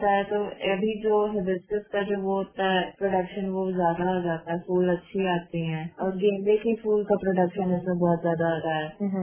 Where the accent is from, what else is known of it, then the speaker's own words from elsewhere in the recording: Bilaspur, Chhattisgarh, India; also born or lived in Jharkhand; मैं तो देखा जाए तो नेटिव मेरा झारखंड से है और मम्मा पापा यहाँ जॉब पे हैं, तो यहाँ पर भी घर है